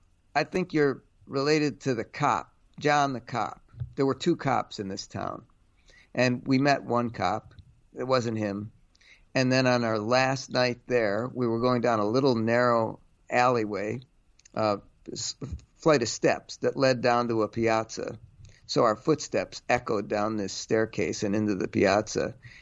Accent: Cleveland, Ohio, United States; Oh, yeah, but I grew up in Cleveland, but my father did all the cooking at home

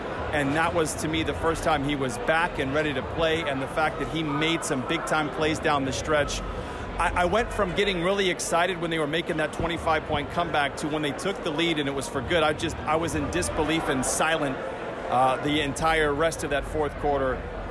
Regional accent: West Des Moines, Iowa, United States; So I legitimately have a plane flight to a Midwest town where I grew up in West Des Moines, Iowa for the 24th.

